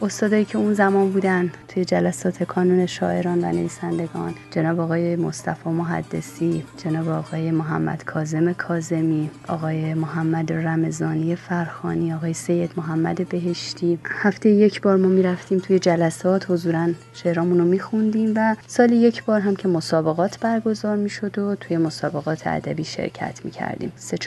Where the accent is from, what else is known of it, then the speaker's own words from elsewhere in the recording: Mashhad, Razavi Khorasan, Iran; born there; بنده روز اول مرداد سال 1355 در شهر مقدس مشهد متولد شدم.